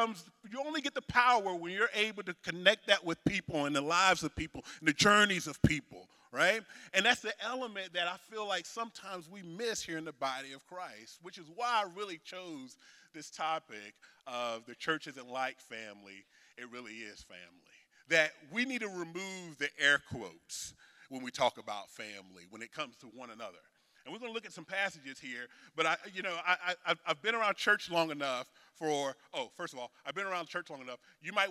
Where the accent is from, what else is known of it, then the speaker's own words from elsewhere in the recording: North Carolina, United States; moved away as an adult; also born or lived in Atlanta; And we're both originally from North Carolina.